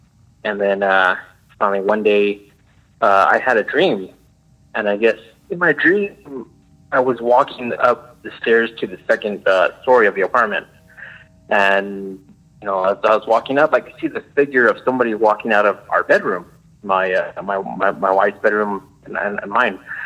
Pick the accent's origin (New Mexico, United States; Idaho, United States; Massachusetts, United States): New Mexico, United States; I'm from New Mexico.